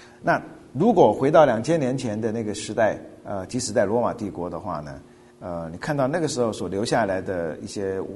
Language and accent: Chinese; China; now in United States; 我们从中国来的人